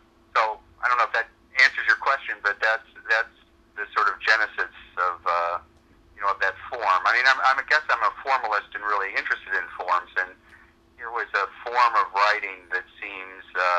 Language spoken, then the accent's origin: English; Fort Wayne, Indiana, United States; it turned out that Edith Hamilton was herself from my hometown of Fort Wayne, Indiana